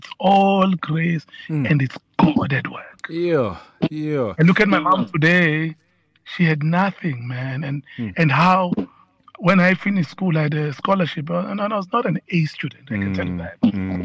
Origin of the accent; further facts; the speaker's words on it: Nduzuma, KwaZulu-Natal, South Africa; So born and bred in Nduzuma